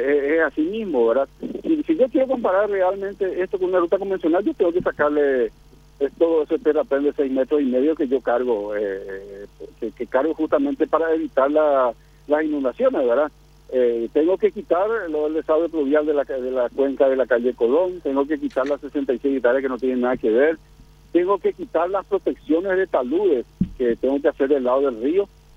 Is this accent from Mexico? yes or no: no; Asunción, Paraguay; Como asunceno, como paraguayos, realmente darle la tranquilidad a la gente